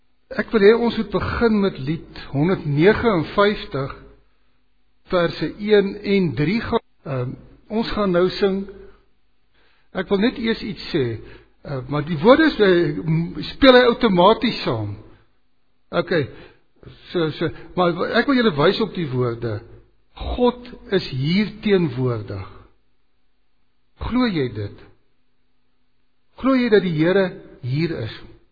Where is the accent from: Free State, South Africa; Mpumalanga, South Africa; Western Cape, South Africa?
Mpumalanga, South Africa; Sabie; Ek het in Sabi groot geword, in die dae toe daar een fotum was voor die erediens.